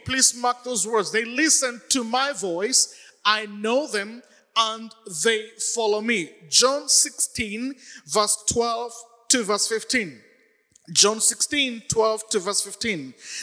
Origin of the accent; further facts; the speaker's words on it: Kenya; I grew up in Kenya, I know, but now you have known that. And I remember growing up in the 1980s, there was only one TV station in Kenya.